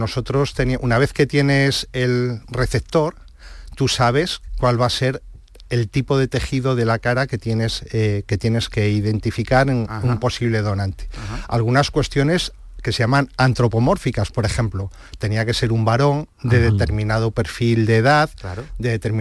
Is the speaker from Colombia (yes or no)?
no; Andalusia, Spain; Estamos muy orgullosos como andaluces